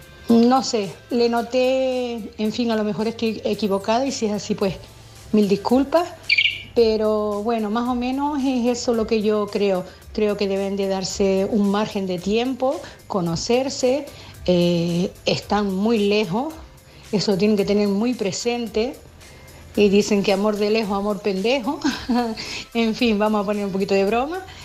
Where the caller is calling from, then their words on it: Canary Islands, Spain; de Tenerife.